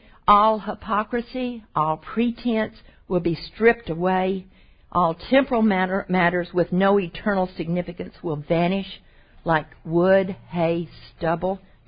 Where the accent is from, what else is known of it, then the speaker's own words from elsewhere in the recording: Mississippi, United States; I grew up in Mississippi, and so this is just a picture from my past, okay?